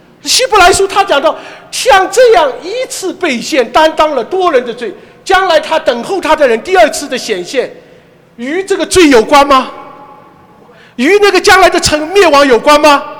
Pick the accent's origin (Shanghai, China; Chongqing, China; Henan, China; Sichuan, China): Shanghai, China; 所以我们上海人说，要转变靠动迁，知道吧？